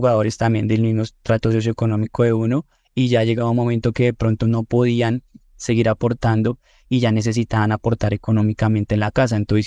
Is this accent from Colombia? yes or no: yes; Bogotá, Colombia; los cuento por experiencia, uno como jugador bogotano como que se abruma